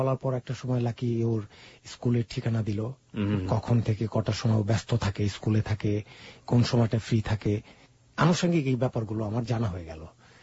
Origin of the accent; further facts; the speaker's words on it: Dhaka, Dhaka Division, Bangladesh; আমি ঢাকা লালবাগ থেকে এসেছি।